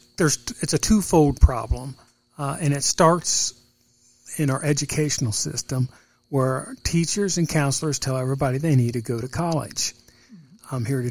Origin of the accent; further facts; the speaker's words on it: Indiana, United States; Yeah, so I was born in Indianapolis. I was adopted by my parents here. Grew up in Dearborn County, Indiana.